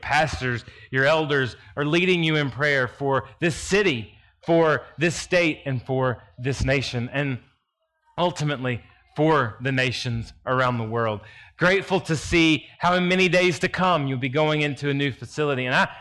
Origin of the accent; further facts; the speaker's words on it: Alabama, United States; As your pastor said, I am a hick from Alabama, and I am a well-cultured hick, though I will tell you.